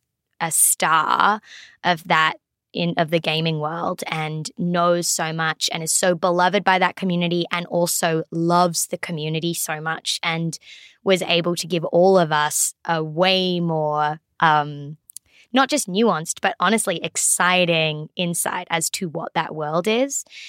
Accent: Australia; And now I'm like, oh no, I'm Australian all the time. Where is that skill that I used to have?

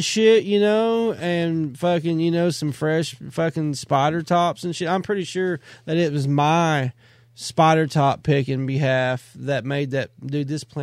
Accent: Oklahoma, United States; Dude, I grew up in Western Oklahoma and peanut country, man. So, I mean, there was always work.

